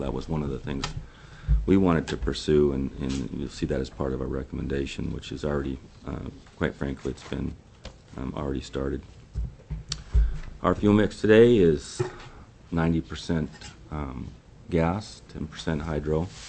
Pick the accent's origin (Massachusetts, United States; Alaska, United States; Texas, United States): Alaska, United States; Fairbanks; I grew up in Fairbanks and graduated from University of Alaska Fairbanks with an electrical engineering degree